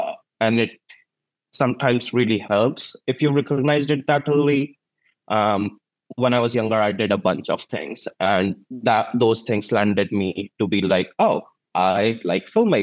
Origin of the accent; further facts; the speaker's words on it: Delhi, India; I grew up in Delhi, the capital of India.